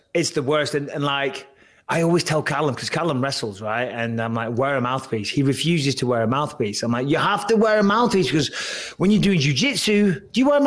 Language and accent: English; Clitheroe, North West England, United Kingdom; Because it's you know, these small towns where I'm from Clitheroe. Like, I say Manchester, but I'm not from Manchester. But that's like the nearest city.